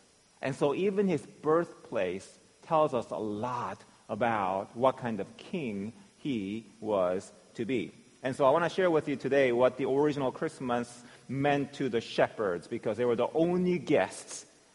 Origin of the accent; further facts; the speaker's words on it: South Korea; growing up in South Korea